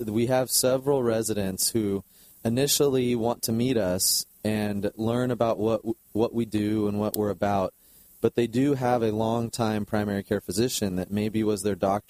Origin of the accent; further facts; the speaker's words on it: Fullerton, California, United States; I came back to my hometown in Fullerton, California, where I grew up